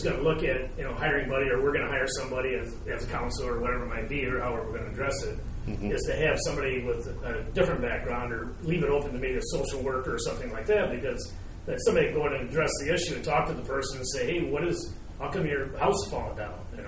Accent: Mason, Michigan, United States; I come from Mesa, Michigan, just south of Lansing.

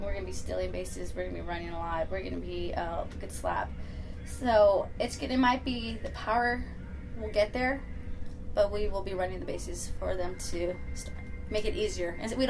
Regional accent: El Paso, Texas, United States; I'm from El Paso, so I know how fun it can be.

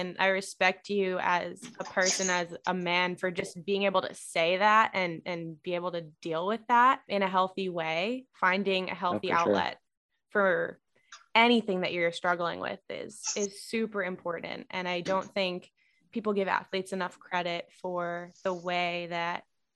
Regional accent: New York City, New York, United States; Oh, I don't even know if I could ask this as a New Yorker.

